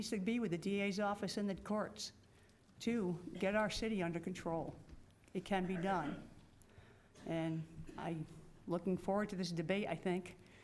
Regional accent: Pittsfield, Massachusetts, United States; I grew up in Pittsfield, Henry Ave, with my mother and my 12 sisters and three brothers. Went to Pittsfield Public Schools.

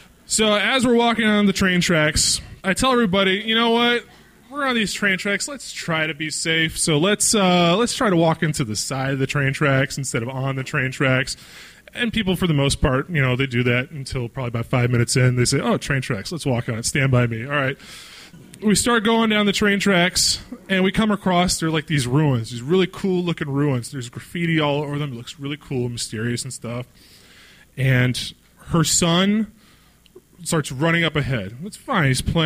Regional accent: East Coast, United States; So I grew up on the East Coast. I love graffiti.

